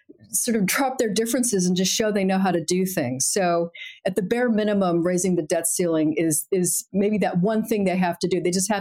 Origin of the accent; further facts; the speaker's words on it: Boston, Massachusetts, United States; So I'm a Bostonian. I will cop to that.